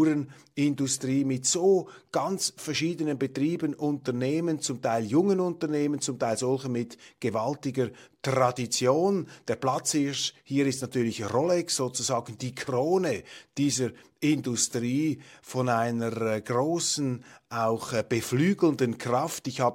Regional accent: Zurich, Switzerland; Und gerade ich als Zürcher, wir kommen da vom Bankenplatz

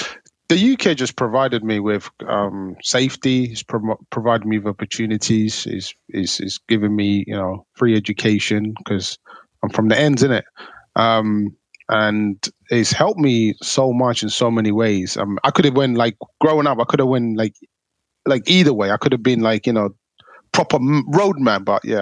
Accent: Somalia; English is a second language; I couldn't speak any English and look at me now, man, I'm a bad man, you get me? No, you learn so much just being here. Like when I came from Somalia

